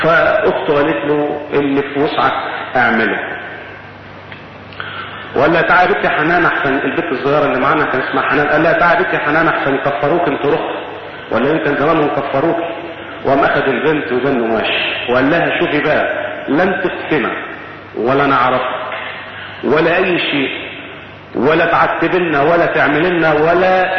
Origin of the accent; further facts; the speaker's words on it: Damietta, Damietta Governorate, Egypt; انزل في بلدنا عندنا في دمياط عشان اعيد على اهلي واسرتي.